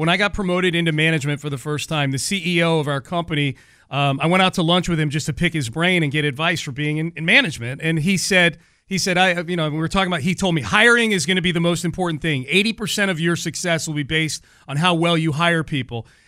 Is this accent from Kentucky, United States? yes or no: no; Cleveland, Ohio, United States; I am from Cleveland originally. So Cleveland's about 6 hours from Chicago.